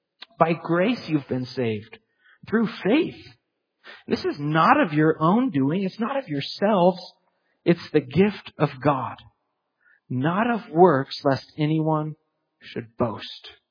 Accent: United States; I'm not going to trust in the fact that I'm an American and I love freedom and apple pie.

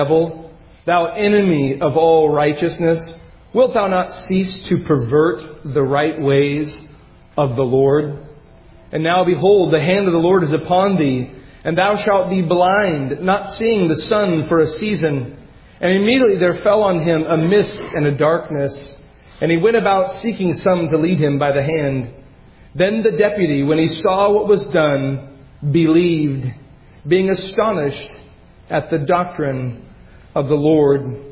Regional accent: Oregon, United States; long line of pioneers that came with wagons and families in tow on the Great Oregon Trail that led to my hometown, that led to places and regions near Portland, Oregon as well.

